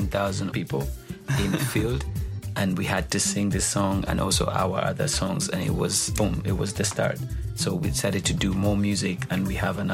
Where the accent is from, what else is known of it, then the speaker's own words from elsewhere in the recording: Jinja, Eastern Region, Uganda; We're from Jinja, Uganda. Kampala is our capital.